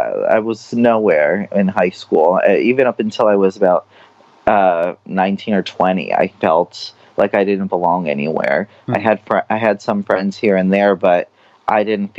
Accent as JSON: {"language": "English", "region": "New York", "country": "United States", "tie": "born or raised there", "said": "I grew up on Long Island, New York."}